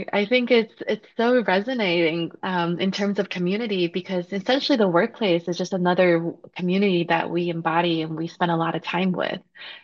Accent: China; Yes, I was born in China, and I grew up with my grandfather

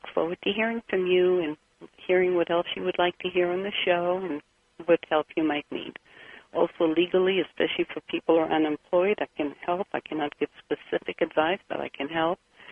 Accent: Israel; accent: Hebrew; English is a second language; Yeah, you know, you hear my Hebrew accent, right?

